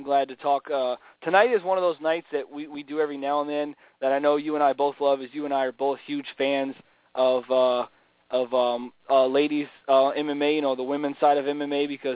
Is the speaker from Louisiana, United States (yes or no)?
yes; Louisiana, United States; Fights out of Louisiana, I believe, my home state.